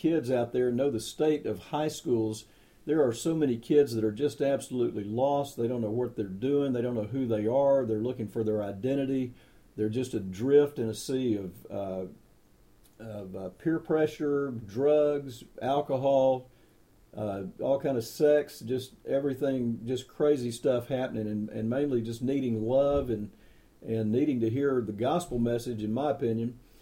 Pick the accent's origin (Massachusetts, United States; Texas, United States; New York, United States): Texas, United States; Allen; I'm from Allen, Texas, and we are so thankful for this business.